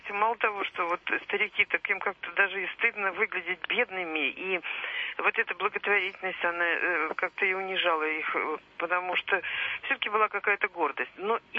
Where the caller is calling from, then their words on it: Moscow, Russia; Я вот из Москвы звоню